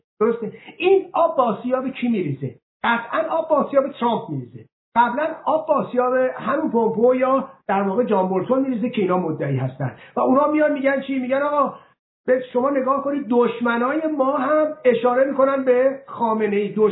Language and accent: Persian; Iran; ما به عنوان یک ایرانی چه بایست بکنیم